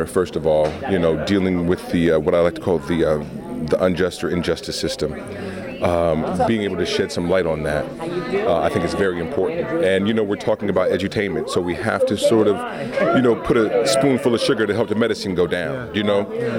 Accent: Oakland, California, United States; You know, I was raised in Oakland and August and working with all these brothers.

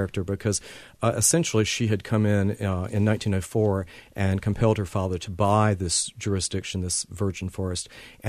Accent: Southern Pines, North Carolina, United States; Growing up in Southern Pines, it's a folk story that I always had heard about this.

